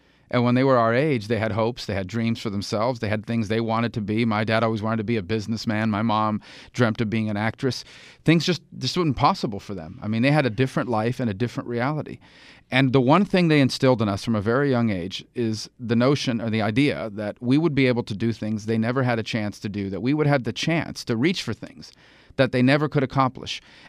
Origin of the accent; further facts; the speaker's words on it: United States; born there; the sacrifices and the hard work that they made when they came to this country, and a decade later when I was born in this country, and the experiences that we had there.